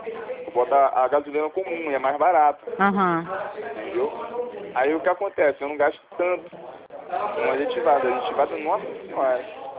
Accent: Rio de Janeiro, Brazil; Eu sou lá da Barra da Tijuca, cara.

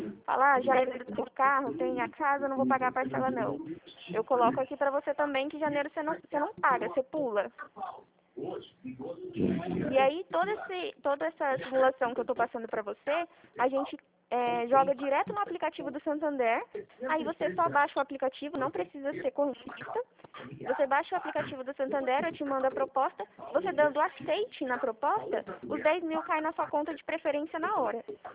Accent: São Paulo, Brazil; sou do interior de São Paulo

